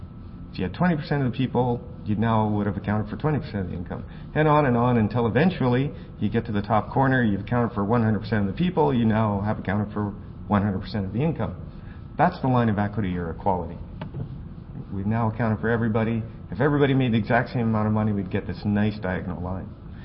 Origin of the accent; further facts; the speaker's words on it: Canada; I'm Canadian, so I'm way down here.